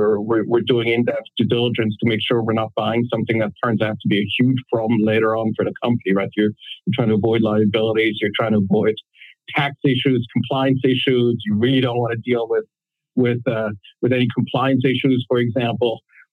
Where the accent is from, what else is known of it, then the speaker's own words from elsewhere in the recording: Switzerland; moved away as an adult; also born or lived in Philadelphia / New York / London; I grew up in Switzerland, always wanted to live in the States and finally managed to do so for college. Went to school in Philadelphia and then managed to live in New York for a while, in London, and now here.